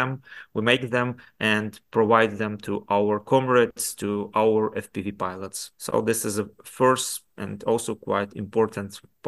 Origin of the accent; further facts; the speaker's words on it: Ukraine; English is a second language; I'm from Ukraine.